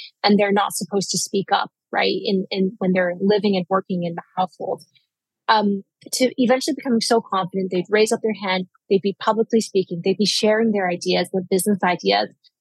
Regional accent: Canada; So I grew up in Canada. I'm a Canadian born Chinese

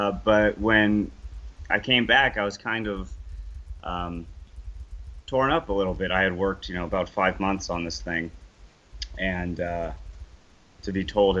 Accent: San Diego, California, United States; I'm originally from San Diego. I graduated from San Jose State in 2015.

